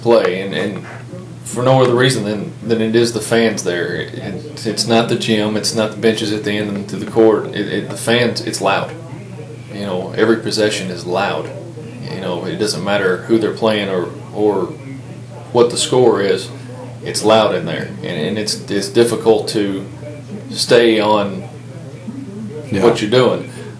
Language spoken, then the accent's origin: English; Kentucky, United States; At that point, with growing up in Marshall County and all the chemical plants, I decided, hey, I want to be a chemical engineer.